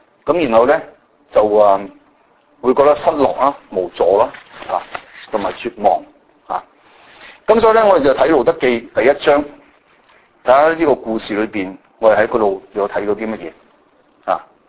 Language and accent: Cantonese; Chaozhou, Guangdong, China; 我係潮州人。